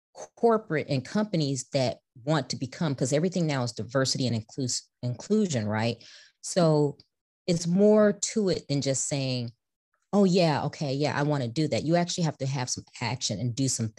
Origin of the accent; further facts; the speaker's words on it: Chicago, Illinois, United States; Being a child of the 70s, I grew up in Chicago, inner city Chicago.